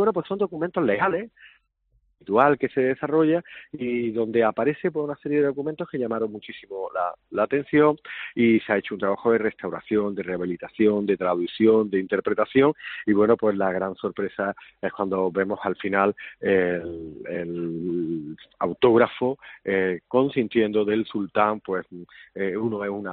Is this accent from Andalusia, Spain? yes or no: yes; Granada, Andalusia, Spain; soy granadino